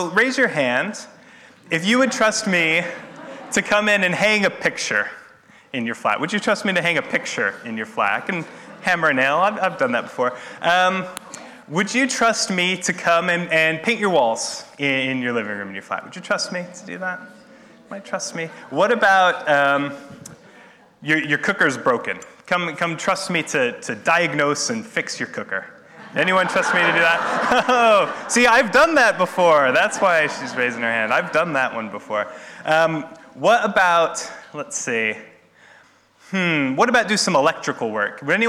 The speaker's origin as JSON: {"language": "English", "region": "New Mexico", "country": "United States", "said": "I'm American, and we don't have them in the west of America. I think on the East Coast, we still have radiators and things like that. I'm from New Mexico. We don't use heating."}